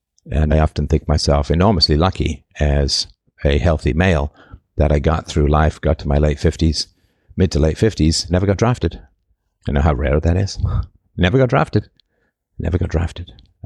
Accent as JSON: {"language": "English", "region": "England", "country": "United Kingdom", "tie": "born or raised there", "said": "when I was growing up in England, post-boarding school"}